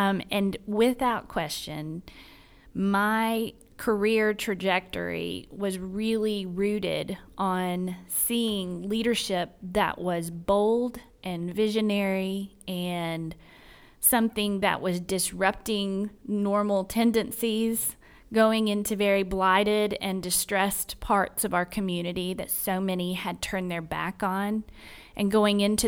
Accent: Tennessee, United States; My roots, I was born and raised in Tennessee, all the way from Middle Tennessee over to Northeast and then Southeast where we are today.

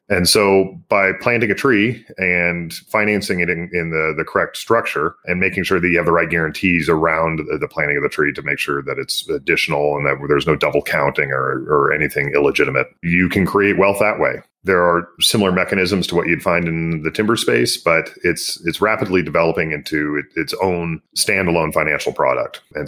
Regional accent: Boise, Idaho, United States; Yeah, so I grew up in Boise, Idaho

